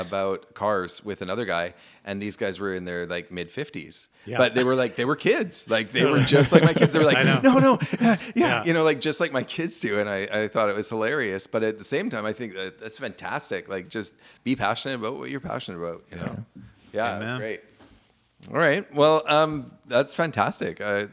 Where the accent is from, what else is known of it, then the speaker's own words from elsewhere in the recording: Victoria, British Columbia, Canada; also born or lived in Lower Mainland; I grew up I'm from Victoria. Spent a lot of my teenage years in the Lower Mainland. Most of my teenage years in the Lower Mainland, and then back to Victoria again as an adult, a young adult.